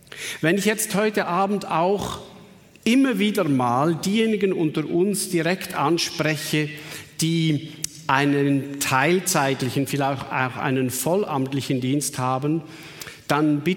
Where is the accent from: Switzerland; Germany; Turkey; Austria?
Switzerland; Denn bei uns in der Schweiz, wenn ich irgendwo bin